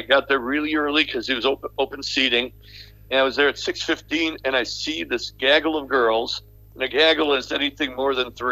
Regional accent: Berwyn, Illinois, United States; We're kids from Berwyn, you know?

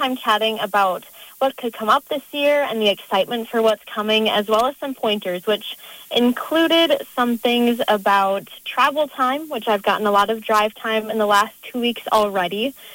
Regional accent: Port Washington, Wisconsin, United States; I am from Port Washington, so I grew up on my family's hobby farm there, but I spent a lot of time at my grandparents' nearby dairy farm.

